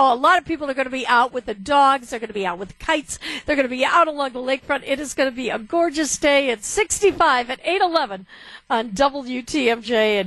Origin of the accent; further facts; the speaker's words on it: Indiana, United States; now in Milwaukee, United States; And you know, I'm originally from Indiana through the Chicago area and finally back up here. And I've lived in Milwaukee for 15 years.